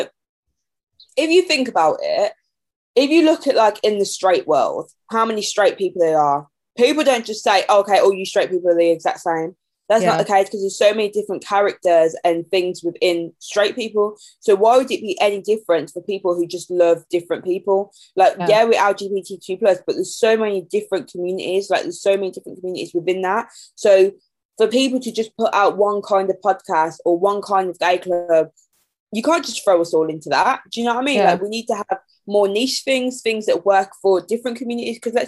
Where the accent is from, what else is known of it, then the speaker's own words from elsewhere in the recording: Birmingham, West Midlands, United Kingdom; now in London, United Kingdom; I'm from Birmingham, so I'm very lucky there is a black queer community there. The same with, like, now I live in London, there's one there.